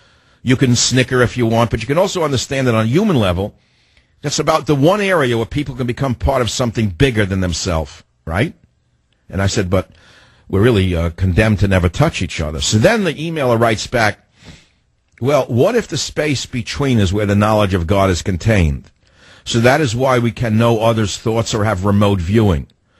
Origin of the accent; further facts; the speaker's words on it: New York City, New York, United States; born there; when I was born in the Bronx in 1942